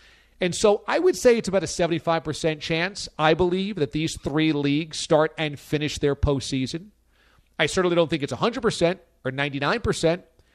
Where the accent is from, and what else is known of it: Warwick, New York, United States; born or raised there